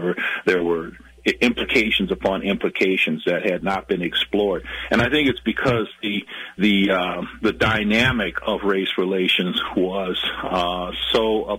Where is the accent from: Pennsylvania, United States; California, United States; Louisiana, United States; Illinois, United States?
Louisiana, United States; New Orleans; My folks, I'm from New Orleans, and my parents were active in the civil rights movement